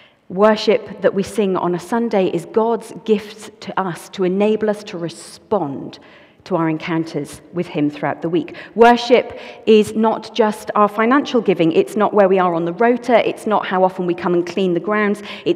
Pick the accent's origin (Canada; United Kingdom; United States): United Kingdom; Wales; accent: Welsh; moved away as an adult; also born or lived in London; Some of you may know that I'm Welsh. What we may not know is that until I was 21 years old, this is what I sounded like. And then I moved to Knightsbridge, didn't I? And I was there for 13 years.